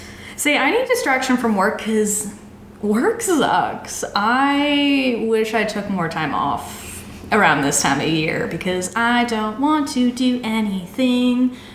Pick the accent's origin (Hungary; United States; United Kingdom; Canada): Canada; What I think as a Canadian who is